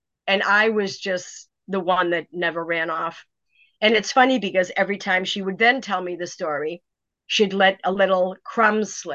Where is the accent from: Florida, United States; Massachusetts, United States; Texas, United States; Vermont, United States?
Massachusetts, United States; Walpole; growing up in Walpole, Mass, which is 18 miles south of Boston.